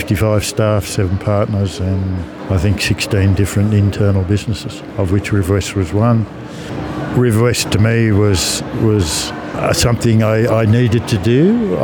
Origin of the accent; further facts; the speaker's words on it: Dubbo, New South Wales, Australia; when I grew up in Dubbo